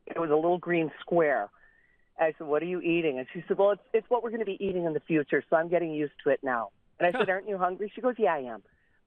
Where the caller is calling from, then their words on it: Michigan, United States; So I'm calling from Michigan.